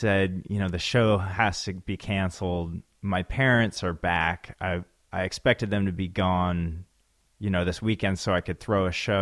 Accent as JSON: {"language": "English", "town": "Bellingham", "region": "Washington", "country": "United States", "tie": "born or raised there", "said": "I was born and raised in Bellingham."}